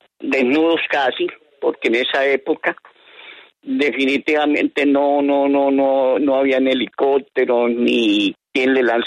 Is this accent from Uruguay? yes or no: no; Valle de San José, Santander, Colombia; born there; Yo nací en el Valle de San José, Santander del Sur, el famoso pueblo de los chorizos de Doña Eustaquia.